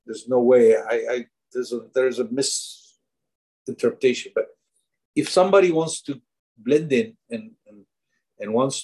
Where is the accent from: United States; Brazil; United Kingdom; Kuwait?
Kuwait; if I was back home, let's just say, when I was raised in Kuwait, okay?